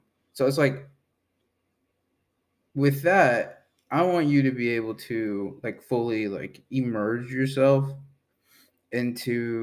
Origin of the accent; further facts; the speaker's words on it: Mexico; like in growing up in Mexico, it's like you have to be kind of tight knit with your family